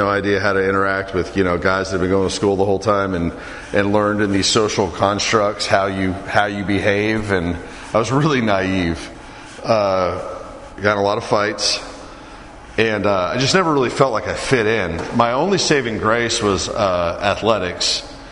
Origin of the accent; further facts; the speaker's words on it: Fort Worth, Texas, United States; born there; I was born in Fort Worth, Texas. Actually, at the time, there was just one hospital, Fort Worth General, I think is actually what it was called.